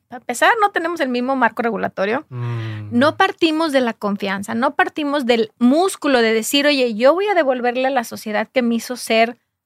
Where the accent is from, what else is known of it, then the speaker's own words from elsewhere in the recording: Jalisco, Mexico; yo soy de Jalisco, ¿no?